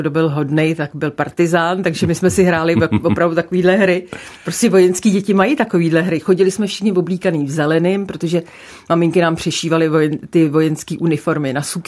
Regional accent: Benešov, Central Bohemian Region, Czechia; protože jsem se tam narodila, prožila jsem tam dětství, tak je Benešov u Prahy.

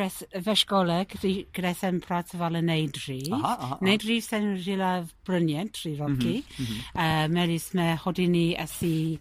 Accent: England, United Kingdom; Czech is a second language; Jsem Britka taky, ale jo, pocházím zrovna z Anglie.

